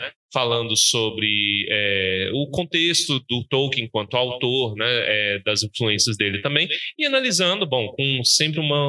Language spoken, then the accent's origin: Portuguese; Brasília, Federal District, Brazil; É, somos aqui de Brasília.